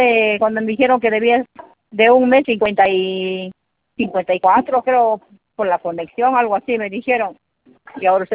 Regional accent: Yungay, Ancash, Peru; Yungay. Yo soy de Yungay.

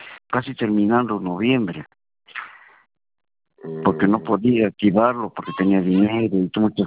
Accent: Huancayo, Junín, Peru; Yo soy de acá de Huancayo.

